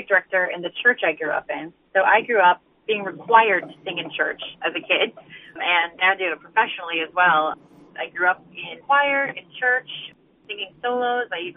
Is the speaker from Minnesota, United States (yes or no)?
yes; Red Wing, Minnesota, United States; I grew up in Redmond, Minnesota. It's called the Sheldon Theater.